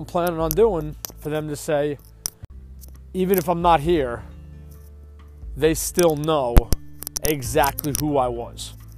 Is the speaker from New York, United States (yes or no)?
yes; Long Island, New York, United States; I needed to be born and raised on Long Island, which I was, to get my roots there